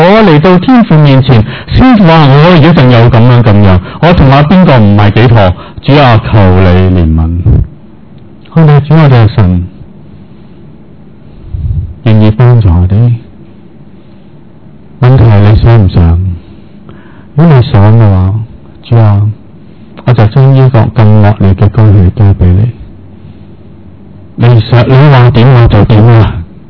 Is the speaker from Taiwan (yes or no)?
no; China; 我们中国人呢对平安的字是很奇妙的